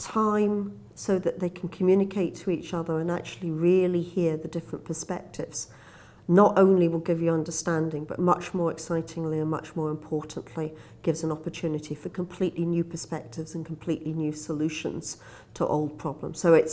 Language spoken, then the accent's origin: English; Scotland, United Kingdom; I'm from Scotland.